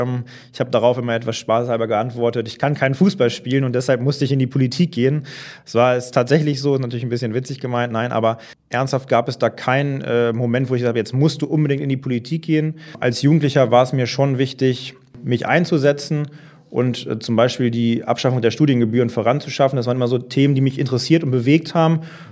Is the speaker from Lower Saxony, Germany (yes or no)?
yes; Hillerse, Lower Saxony, Germany; Ich wohne mein Leben lang in Hillerse. Dort fühle ich mich auch pudelwohl. Das ist ein schönes Dorf